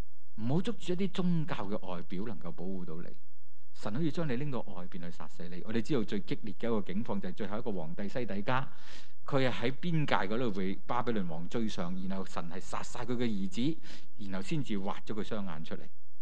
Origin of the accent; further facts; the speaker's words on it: Hong Kong; 甚或可能很多人我们香港人都要面对就是退休、失去工作、这些都是我们很陌生的环境。